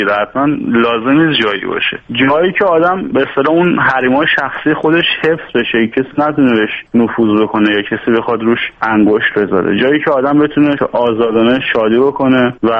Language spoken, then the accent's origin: Persian; Isfahan, Iran; born or raised there; moved away